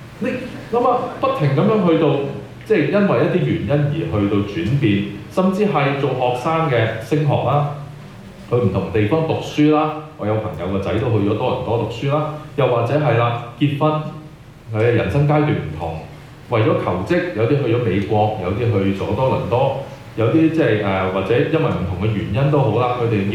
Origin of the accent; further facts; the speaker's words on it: Guangdong, China; accent: Cantonese; 用回我們廣東話的講法就是留得青山在